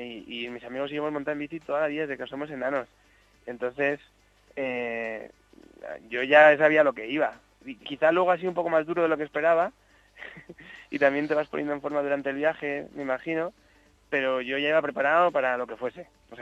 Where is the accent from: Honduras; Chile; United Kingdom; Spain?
Spain; Alicante, Valencian Community; Yo soy de Alicante, aquí nunca llueve.